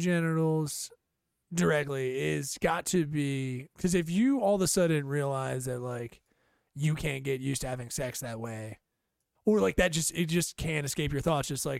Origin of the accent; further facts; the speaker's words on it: United States; Well, I'm American, so there's that taken care of.